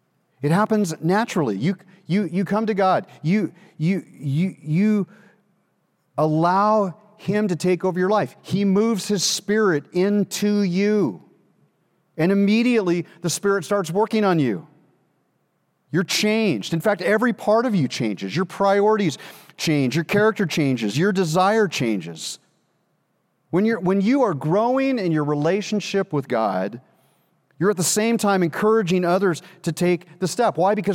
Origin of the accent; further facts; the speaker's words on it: California, United States; I'm from California. And as California people know, as a Californian growing up, we spent a lot of time at the beach.